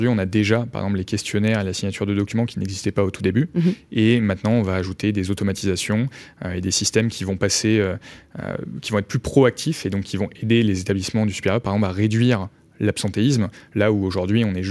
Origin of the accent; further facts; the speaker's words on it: Grenoble, Auvergne-Rhône-Alpes, France; Moi, je ne suis pas de Paris. À la base, je suis de Grenoble. Je fais les études en partie à Lille et à Paris.